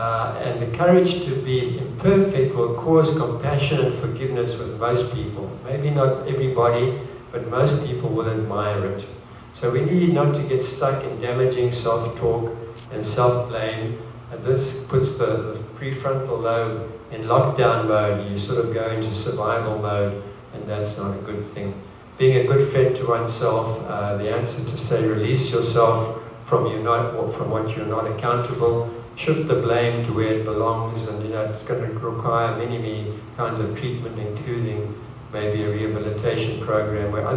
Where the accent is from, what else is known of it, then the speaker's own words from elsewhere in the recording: South Africa; which was very compelling even when I grew up in South Africa and I would watch cowboy movies